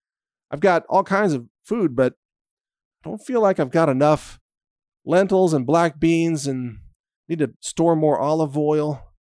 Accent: Texas, United States; all the typical firearms and ammunition you might expect since I'm a Texan.

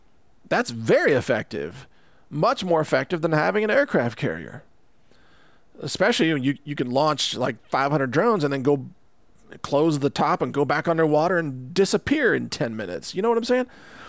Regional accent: United States; So, I hope, as an American, I love my country.

